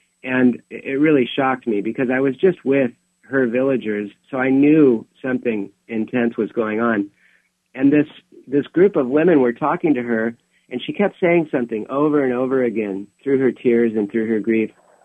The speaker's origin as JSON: {"language": "English", "region": "Alaska", "country": "United States", "said": "I'm from Alaska, Bob, so on my way to Thailand, I flew through Japan with Youth with a Mission for a short-term outreach"}